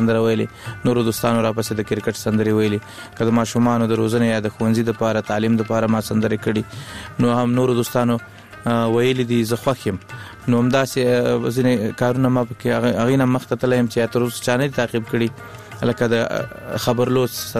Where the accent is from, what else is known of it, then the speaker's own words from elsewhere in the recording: Kunduz, Afghanistan; also born or lived in Laghman; اصلا د لغمان ولایت یو بیا تلی کندوز ته د ناقلونو په دوره کې